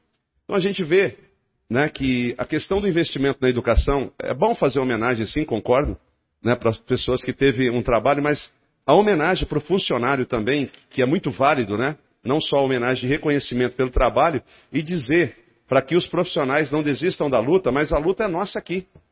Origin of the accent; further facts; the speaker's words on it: Brazil; Nasci no Jardim São Lucas, fui criado lá